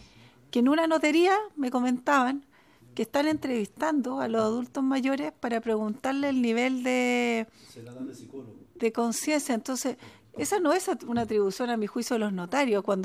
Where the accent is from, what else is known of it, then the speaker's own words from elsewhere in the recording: Cabrero, Biobío, Chile; yo vengo a un municipio de Cabrero, que es 20.000 habitantes, era concejala